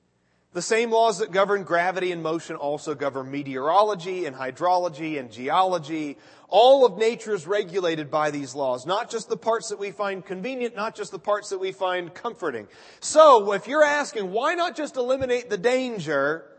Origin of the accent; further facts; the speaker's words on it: Portland, Oregon, United States; now in Phoenix, United States; See, I grew up in Portland, Oregon, which just rains all the time.